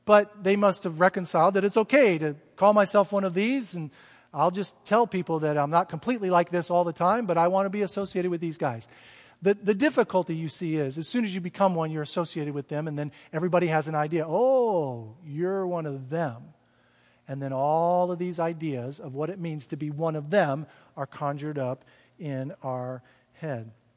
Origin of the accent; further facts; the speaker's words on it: Florida, United States; born there; also born or lived in Midwest; I am a white male, I'm in my 50s, I was born in Florida, I spent a lot of time in the Midwest, I am a Christian.